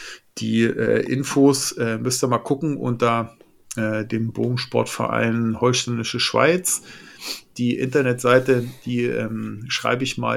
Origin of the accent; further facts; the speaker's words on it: Brandenburg, Germany; Also ich komme ursprünglich aus der Lausitz bei Brandenburg dort